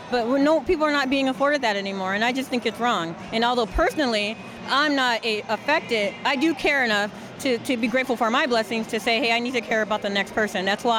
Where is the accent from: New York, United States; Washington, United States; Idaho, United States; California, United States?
California, United States; Vallejo; I'm from Vallejo, California, which is in the Bay Area. And I am a retired veteran, 20 years.